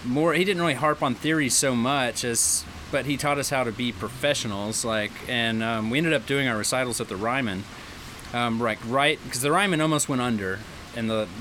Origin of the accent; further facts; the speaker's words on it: Dickson, Tennessee, United States; also born or lived in Illinois / Alabama; I was born in Illinois and we lived in central Illinois until I was about five. And then we moved to LA, which would be lower Alabama, for 2 years. And then right before I started fourth grade, my parents moved to Dixon, Tennessee